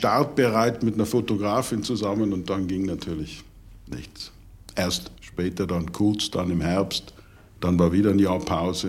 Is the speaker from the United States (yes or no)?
no; Austria; sogar für mich als Österreicher